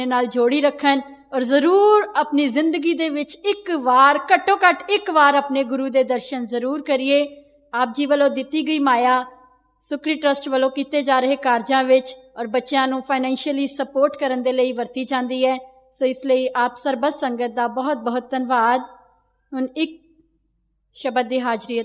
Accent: Punjab, India; now in United Kingdom; ਅਸੀਂ ਪੰਜਾਬ ਤੋਂ ਆਏ ਹਾਂ ਸਾਰੇ ਜਣੇ

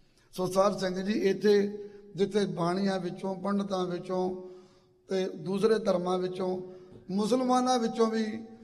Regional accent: Dhatogal, Punjab, India; ਮੇਰਾ ਪਿੰਡ ਮਲੇਰਕੋਟਲੇ ਦੀ ਹੱਦ 'ਤੇ ਹੈ, ਢਟੋਗਲ ਪਿੰਡ ਹੈ।

